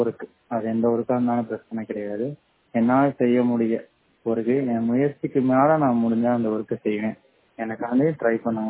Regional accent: Pallapatti, Tamil Nadu, India; நான் வந்து எனக்கு ஏஜ் வந்து 25 ஆகுது. நான் கரூர் மாவட்டம் பள்ளப்பட்டியை சேர்ந்தவன்.

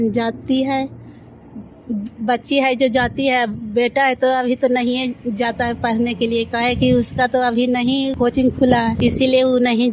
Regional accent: Madhopur, India; मैं माधोपुर के रहने वाली हूँ।

